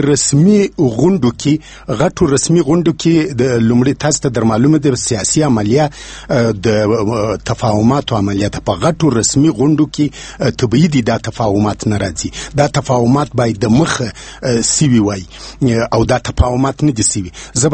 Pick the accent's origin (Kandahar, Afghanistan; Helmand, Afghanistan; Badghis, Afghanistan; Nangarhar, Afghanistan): Kandahar, Afghanistan; زه اوس وګورئ، زه مثلا د کندهار یم